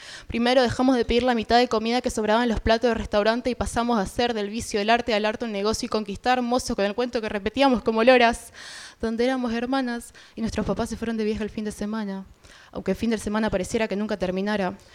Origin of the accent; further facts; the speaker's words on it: Corrientes, Argentina; soy de Corrientes, soy de un barrio de Corrientes, así que es como bastante loco estar acá